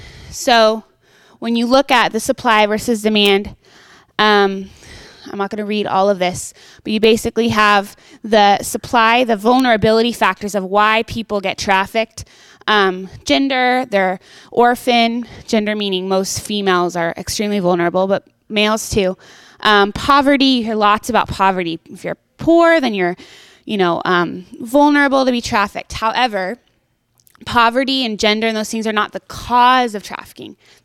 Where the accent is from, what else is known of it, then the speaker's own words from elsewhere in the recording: Cambodia; now in United States; Personally, I came from Cambodia